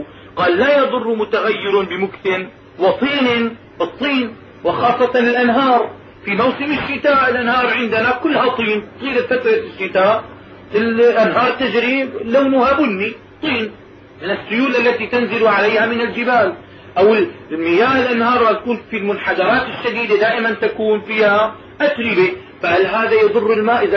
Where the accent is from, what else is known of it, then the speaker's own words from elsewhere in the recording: Syria; مثل الحمة المنطقة الموجودة عندنا في سوريا